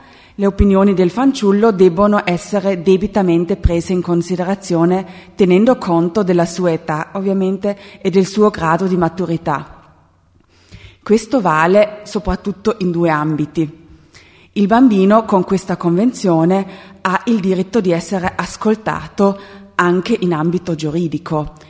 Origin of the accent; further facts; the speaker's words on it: Trentino-Alto Adige, Italy; come sentirete dalla mia voce sono dell'Alto Adige, della provincia di Bolzano. Lavoro da 8 anni a Merano